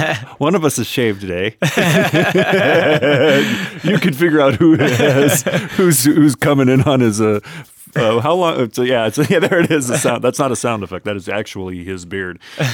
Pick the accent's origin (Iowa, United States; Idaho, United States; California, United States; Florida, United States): Idaho, United States; we came out of it and everybody got to know about what is originally my home state. So Idaho the musical